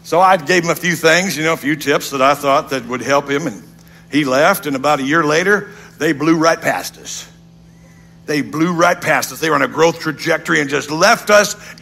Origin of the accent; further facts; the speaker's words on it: United States; We're better than you because we're Americans. I'm an American.